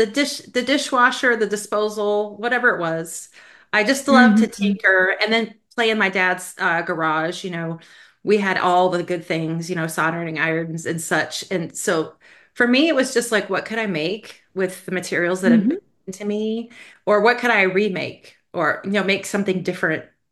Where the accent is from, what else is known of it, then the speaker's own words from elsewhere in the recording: Colorado, United States; Well, I grew up in Colorado, so I'm a Colorado native. My husband and I are both. And I'm a third culture kid. So my mother's from the Netherlands